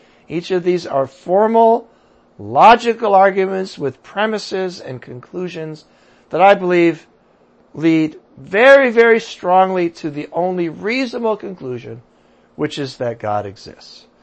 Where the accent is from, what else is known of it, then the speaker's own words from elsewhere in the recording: United States; And I'm an American, so I don't go that far